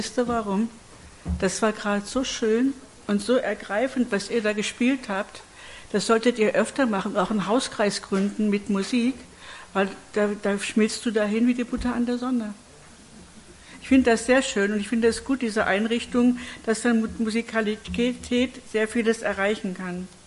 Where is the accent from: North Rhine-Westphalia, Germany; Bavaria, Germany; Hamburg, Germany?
Bavaria, Germany; Augsburg; also born or lived in Penzberg; Inzwischen wohne ich ja in Augsburg seit 4 Jahren. Es ist halt meine Heimat. Ich war sehr gerne in Penzberg. Aber als ich krank wurde, hat meine Familie gesagt, komm zurück nach Augsburg. Und so bin ich nach Augsburg gezogen.